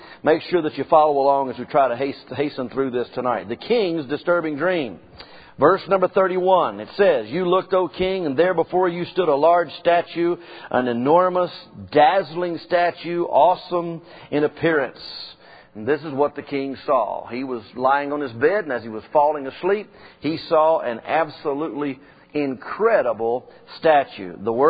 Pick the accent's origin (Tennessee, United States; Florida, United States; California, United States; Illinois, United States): Tennessee, United States; Memphis; In Memphis, which is my hometown, Bellevue Church is there